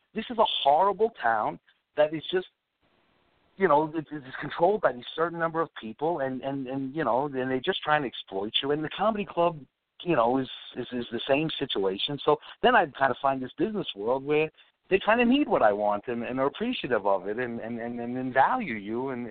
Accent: New York City, New York, United States; I grew up in New York City, a little chubby kid.

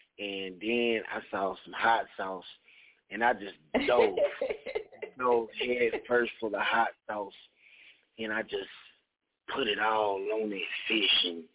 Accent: Knoxville, Tennessee, United States; this weekend we had a show right here in my hometown, my city, Knoxville, Tennessee.

